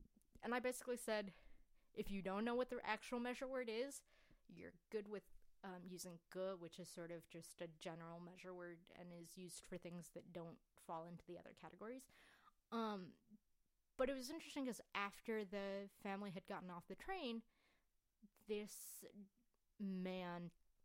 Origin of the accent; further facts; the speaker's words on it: Fujian, China; since I'm from Fujian province, which is a southern province